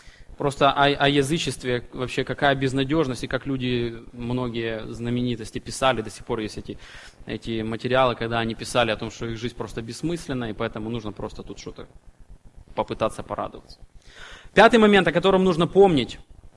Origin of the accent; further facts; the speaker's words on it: Ukraine; born there; Меня крестили в детстве. Я принадлежал христианскому направлению, просто потому что я родился в Украине.